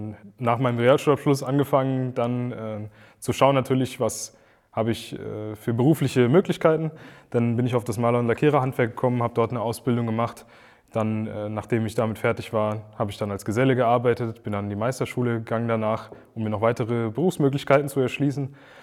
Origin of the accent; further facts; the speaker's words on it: Giessen, Hesse, Germany; Also ich komme ja aus Gießen.